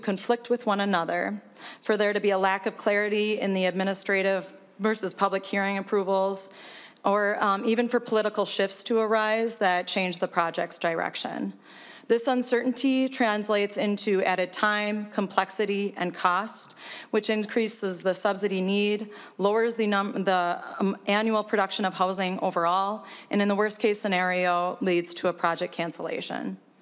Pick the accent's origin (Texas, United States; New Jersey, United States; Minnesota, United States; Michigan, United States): Minnesota, United States; also born or lived in St. Cloud, Minnesota; I'm also a lifelong Minnesotan. I grew up in Sherburne County. I attended high school and college in St. Cloud, Minnesota, and I've lived in South Minneapolis for about 15 years.